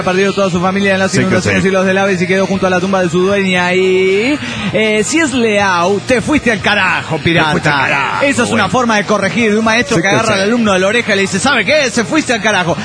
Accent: Tucumán, Argentina; de Tucumán.

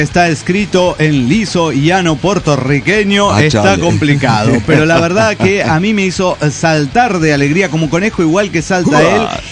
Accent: Peru; now in United States; yo soy peruano, o sea

